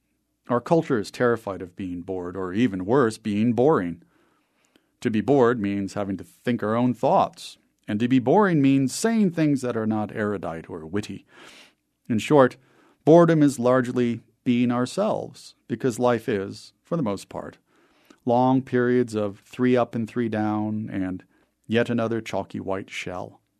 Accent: Laramie, Wyoming, United States; As for live baseball in my hometown, Laramie has a college summer league team

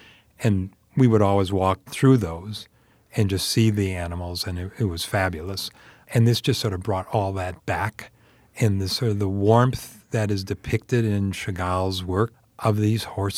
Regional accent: Milwaukee, Wisconsin, United States; I remember when I was growing up in Milwaukee, I must have been 6 or 7, and the circus would come to Milwaukee

